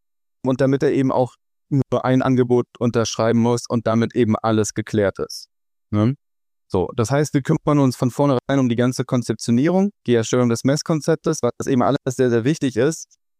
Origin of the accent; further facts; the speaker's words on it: Berlin, Germany; Ich bin hier in Berlin geboren, in der Großstadt und habe dann hier auch mein Abi gemacht